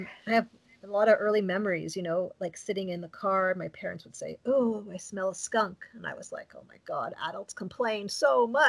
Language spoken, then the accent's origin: English; Montreal, Quebec, Canada; also born or lived in Toronto / Durham; I'm from Montreal, Canada, and that's where I live right now. I'm an attorney and a mom of young kids. I've moved around a bit. I was born and raised here, but I went to law school in Toronto.